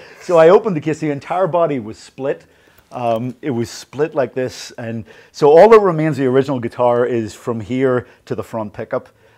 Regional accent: Belfast, Northern Ireland, United Kingdom; And I'm from Belfast.

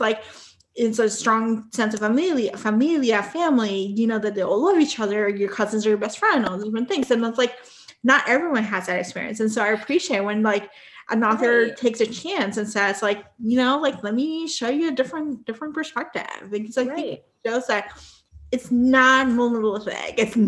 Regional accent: Puerto Rico; just because I'm from Puerto Rico, but mm-hmm. I grew up on the island. Like, actually, it's a weird place, but you know, I grew up on the island. My family still lives here

